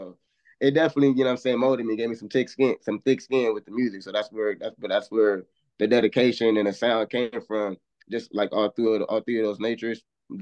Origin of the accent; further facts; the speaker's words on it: San Diego, California, United States; born there; I came from, I was born out here in San Diego, actually.